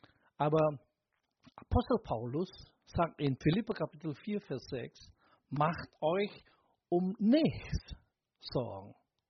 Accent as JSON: {"language": "German", "country": "Germany", "said": "Diese Gedanken, was wir als Deutsche natürlich sehr gut kennen."}